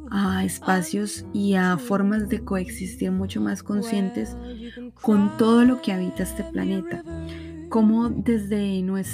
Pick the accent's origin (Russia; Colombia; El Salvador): Colombia; A nuestro público de Argentina, México, mi amada Colombia, donde soy